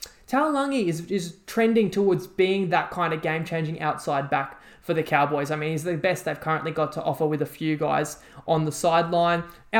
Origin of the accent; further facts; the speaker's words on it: Brisbane, Queensland, Australia; I grew up in Brisbane all my life.